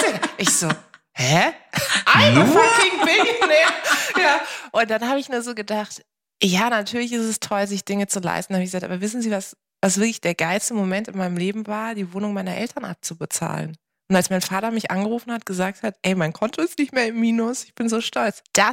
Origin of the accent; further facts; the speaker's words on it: Karlsruhe, Baden-Württemberg, Germany; dann war das in meiner Heimatstadt in Karlsruhe